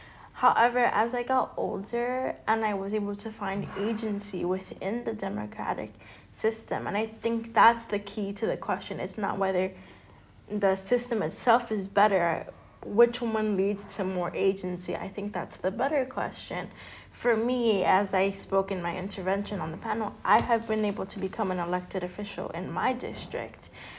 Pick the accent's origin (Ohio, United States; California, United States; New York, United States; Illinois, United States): New York, United States; New York City; first language Spanish; English is a second language; So I was born and raised in West Harlem in New York City. I am second generation Dominican American. Spanish is my first language